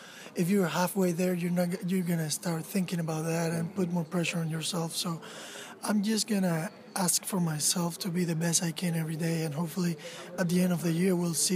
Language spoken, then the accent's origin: English; Maracaibo, Zulia, Venezuela; I was born in Maracaibo, Venezuela. I grew up there